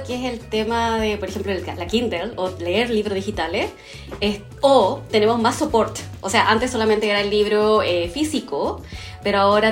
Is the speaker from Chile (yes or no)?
yes; Chile; somos todas chilenas, solo mujeres.